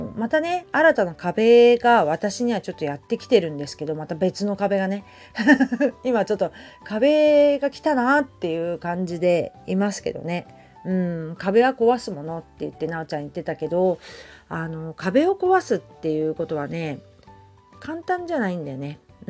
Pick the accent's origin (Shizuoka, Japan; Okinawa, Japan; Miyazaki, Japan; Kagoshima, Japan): Shizuoka, Japan; Hamamatsu; 私のふるさと浜松は遠州織物といって、遠州っていうね町でね昔から織機があって、こう職人さんがいて繊維の町